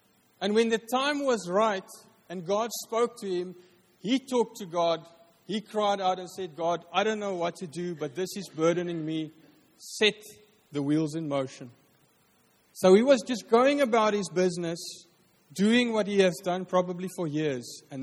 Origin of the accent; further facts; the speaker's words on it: Free State, South Africa; Because I'm from the Free State.